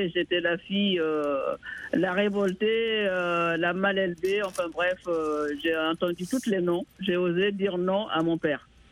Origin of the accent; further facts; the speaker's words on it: Guinea; Donc, voilà, moi, je suis de la Guinée-Conakry.